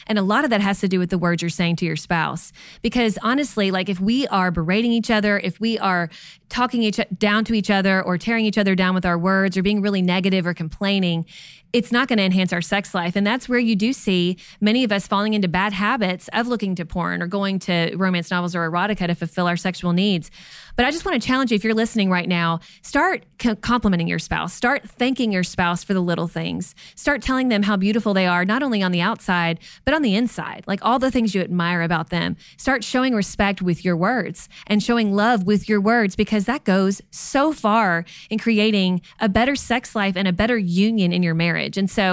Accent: Kentucky, United States; And some of you may say, we're from Kentucky originally. We say cussing.

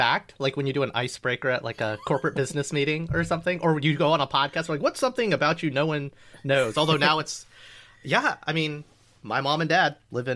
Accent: the South, United States; For little Asian kids like us growing up in the South, to see someone that looked like you on the screen, super important.

